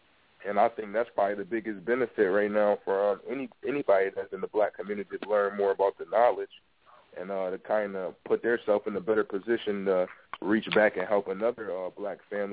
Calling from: Buffalo, New York, United States; I'm from Buffalo, New York.

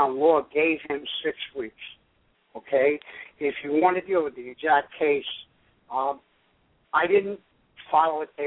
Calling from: Albany, New York, United States; Hi, Michael. Welcome back. … off in Albany, New York. How you been?

